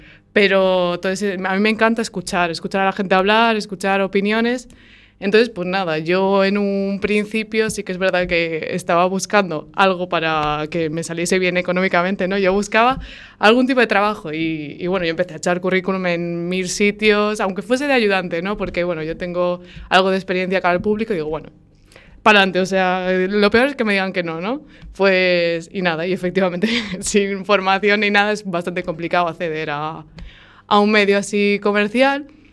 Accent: Burgos, Castile and León, Spain; now in Oleiros, Spain; vivo en Oleiros, aunque yo tengo raíces castellanas, yo soy de Burgos, pero bueno, ya llevo unos cuantos años aquí.

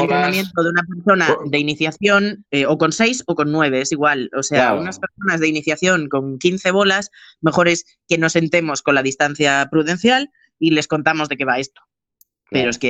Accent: Spain; a los españoles en general nos va a costar, porque como buenos latinos somos, sí, muy de tocar, muy de saludarnos, de abrazarnos, de besarnos.

